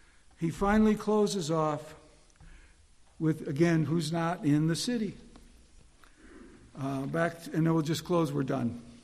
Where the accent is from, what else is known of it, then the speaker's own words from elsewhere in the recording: Chicago, Illinois, United States; because I grew up in Chicago, and the Chicago Bears haven't been good for 40 years.